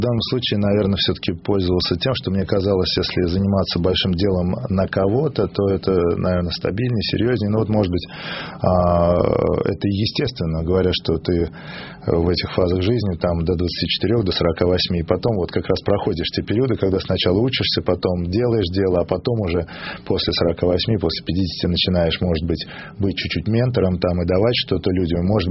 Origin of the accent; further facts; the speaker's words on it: Moscow, Russia; а я сам из тех краев. Я вырос и родился в Москве. И научился плавать в нашем динамовском бассейне.